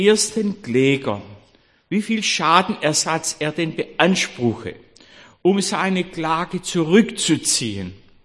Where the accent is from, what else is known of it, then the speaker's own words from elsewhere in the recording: Korntal, Baden-Württemberg, Germany; In meiner Heimatgemeinde Korntal, das war ja eine Neugründung Anfang des 19. Jahrhunderts, wo man die Menschen, die nach den Osten auswanderten, sammelte, fromme Leute